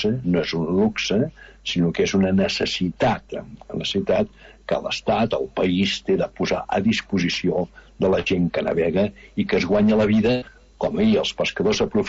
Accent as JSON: {"language": "Catalan", "town": "Arenys de Mar", "region": "Catalonia", "country": "Spain", "said": "soc d'Arenys"}